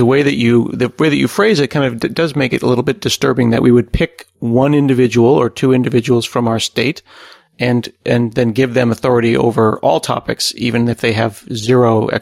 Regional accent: United States; because I can only speak as an American

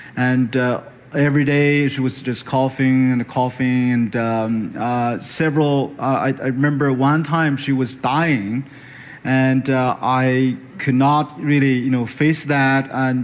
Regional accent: China; English is a second language; I grew up in China in a very poor village.

